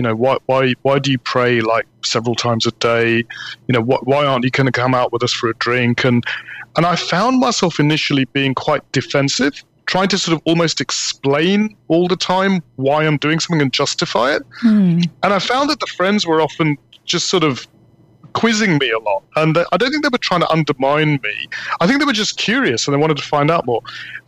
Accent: London, United Kingdom; growing up in Britain in the sort of mid late 70s

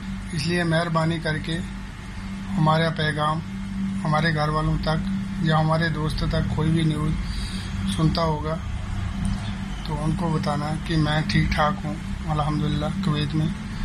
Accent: Ramban, Jammu and Kashmir, India; now in Kuwait; میں ڈسٹرکٹ رامبن کا رہنے والا ہوں. میں اس time out of country Kuwait میں ہوں.

